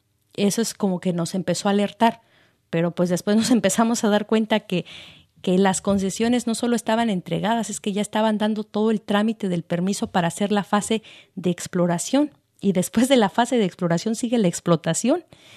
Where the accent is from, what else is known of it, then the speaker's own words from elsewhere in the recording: Mexico; tenemos derecho a ser mexicanos, tenemos derecho a la vida como mexicanos